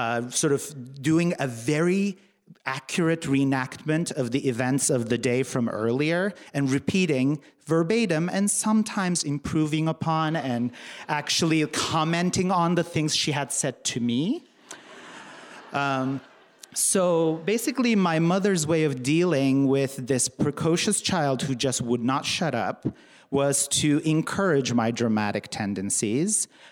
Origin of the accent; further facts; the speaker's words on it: Turkey; English is a second language; When I was growing up in Turkey, my house was filled with language from when I was very little.